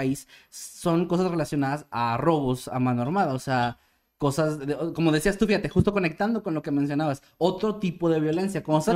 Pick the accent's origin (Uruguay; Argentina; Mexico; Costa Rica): Mexico; me voy a morder la lengua como mexicano